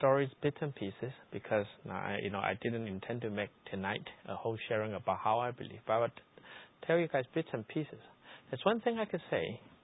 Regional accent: China; English is a second language; I labeled myself a diehard atheist because I grew up in China. I grew up with atheist education.

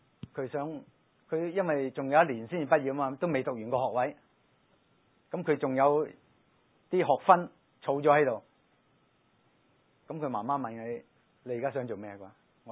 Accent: Guangdong, China; 够我们广东话说够堕落了

